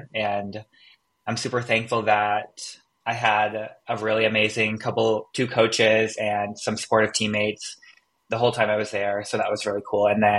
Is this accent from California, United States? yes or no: no; Rhode Island, United States; Like I grew up in Southern Rhode Island. There's nothing around. My high school and middle school is surrounded by a bunch of farms.